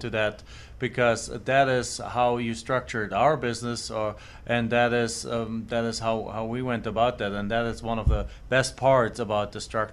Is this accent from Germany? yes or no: yes; Germany; English is a second language; moved away; I came from Germany, and my English was somewhat limited